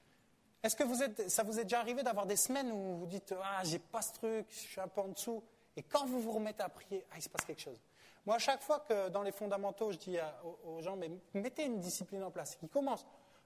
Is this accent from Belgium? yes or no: no; France; Je suis américain. Alors, je reste français.